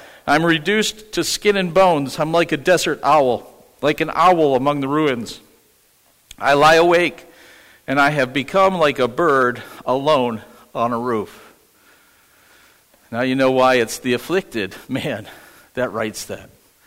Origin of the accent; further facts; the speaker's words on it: New York, United States; when I grew up in Western New York, we had no AC in the house